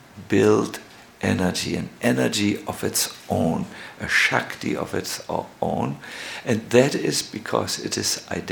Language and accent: English; Germany; I'm from Germany.